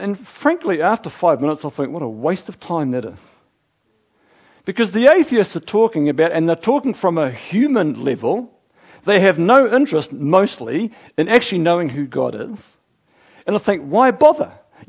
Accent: New Zealand; I'm a Kiwi, for goodness sake.

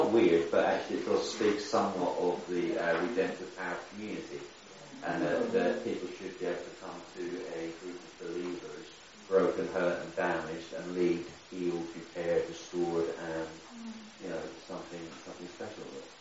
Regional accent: Belfast, Northern Ireland, United Kingdom; Like I was saying last night, I'm originally from Ireland. I was born in Belfast and I knew my mother and father.

